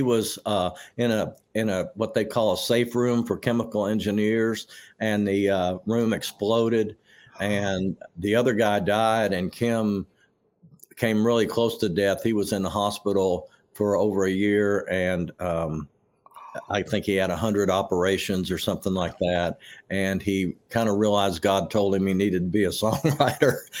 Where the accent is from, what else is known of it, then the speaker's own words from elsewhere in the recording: Kentucky, United States; it was kind of bluegrassy, and I'm from Kentucky.